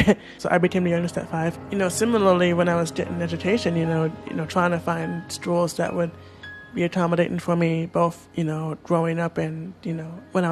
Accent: New Jersey, United States; Growing up in Jersey, honestly, it's still, you know, really fascinating to me, like, you know, learning about, you know, what's around you

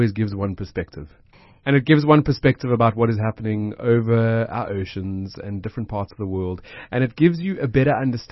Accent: South Africa; I am South African.

